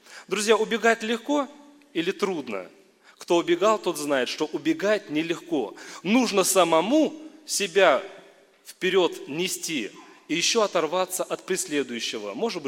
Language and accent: Russian; Kursk Oblast, Russia; Мы вместе с друзьями приехали к вам из Курской области. Там есть Пенская церковь.